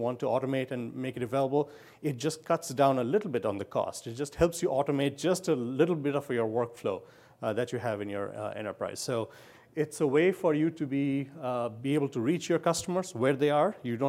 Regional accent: Pennsylvania, United States; I'm from Pennsylvania.

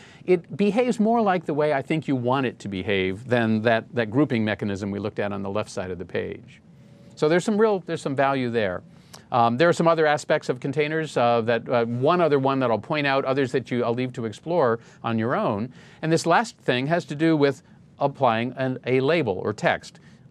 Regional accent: Boston, Massachusetts, United States; And this time it'll be my hometown, Boston.

